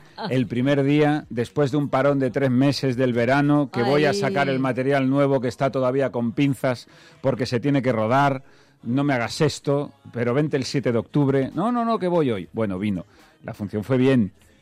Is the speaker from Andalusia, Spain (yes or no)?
no; Vigo, Galicia, Spain; now in Dominican Republic; Yo soy vigués, pero mis hijos ya son nacidos en Madrid. Yo no vivo en mi casa, yo soy de Vigo.